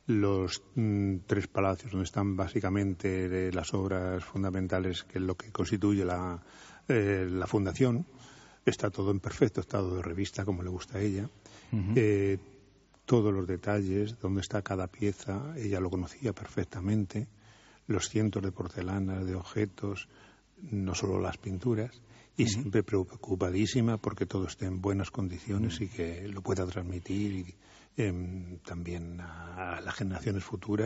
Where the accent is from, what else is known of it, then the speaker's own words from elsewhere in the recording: Toledo, Castilla-La Mancha, Spain; yo lo conozco el Greco desde mi infancia porque por algo soy de Toledo y es mi referencia cultural.